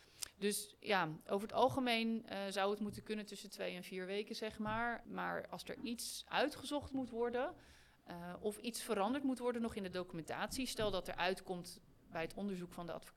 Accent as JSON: {"language": "Dutch", "country": "Netherlands", "lives_now": "Portugal", "said": "Ja, ik denk dat wij als Nederlanders, dat wij altijd alles heel goed willen uitzoeken."}